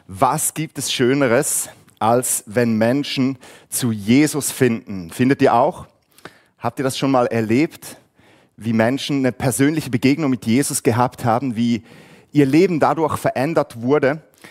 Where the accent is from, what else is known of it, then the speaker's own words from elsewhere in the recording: Switzerland; accent: Swiss; now in Hamburg, Germany; Ich bin 44 Jahre alt. Ich wohne mit meiner Familie in Hamburg. Aber eigentlich sind wir Schweizer, wie ihr vielleicht an meinem Dialekt gehört habt. Und wir wohnen in Hamburg mitten in diesem Brennpunkt St. Pauli, also wirklich Downtown